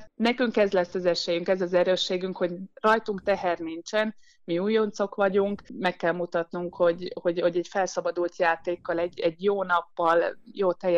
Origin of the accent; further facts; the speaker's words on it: Hungary; Hát magyarként mondhatom, hogy ennek így nagyon örülünk